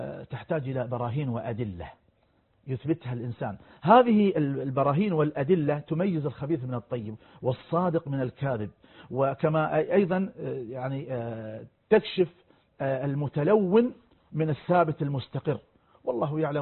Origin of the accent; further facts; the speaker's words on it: Qatar; فنحن كقطريين أو نحن القطريين كيف نحافظ على وطننا؟